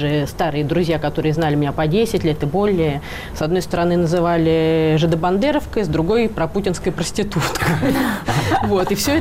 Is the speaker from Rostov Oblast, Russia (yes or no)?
no; Moscow, Russia; я на каждом углу честно говорила, что я из России, из Москвы.